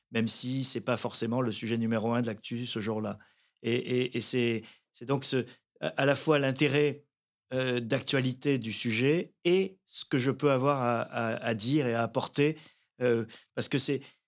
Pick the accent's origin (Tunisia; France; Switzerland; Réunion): Tunisia; born there; Peut-être parce que je suis né en Tunisie et que le grand large m'a toujours attiré.